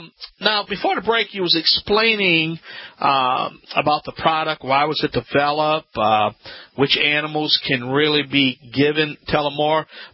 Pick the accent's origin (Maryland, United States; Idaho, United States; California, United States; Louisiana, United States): Louisiana, United States